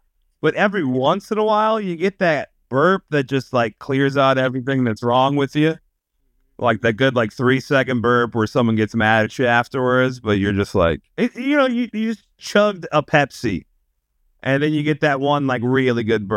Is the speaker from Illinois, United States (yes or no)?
no; Oklahoma, United States; As we like to say at the shows, we're … OK because we're from Oklahoma. Not because we're mid.